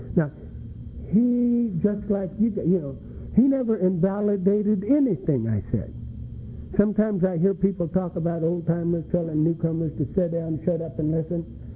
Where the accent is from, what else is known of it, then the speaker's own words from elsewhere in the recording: California, United States; born there; I was born in the San Gabriel Valley